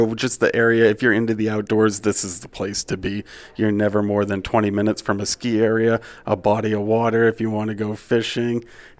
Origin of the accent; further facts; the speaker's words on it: Littleton, New Hampshire, United States; now in Bethlehem, United States; Yes, born and raised in Littleton, New Hampshire, and I just moved the next town over to Bethlehem and bought a house